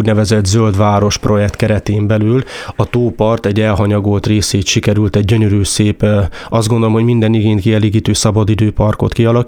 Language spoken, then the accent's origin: Hungarian; Nyékládháza, Borsod-Abaúj-Zemplén, Hungary; Tőzsgyökeres nyéklátháziként ismerem a települést, hiszen őseim is ott élnek. Így gyerekeskedtem, is sportoltam, itt nőttem fel a településen, majd Szombathelyen egy kitérő után, hiszen főiskolás éveimet ott töltöttem, visszatértem a településre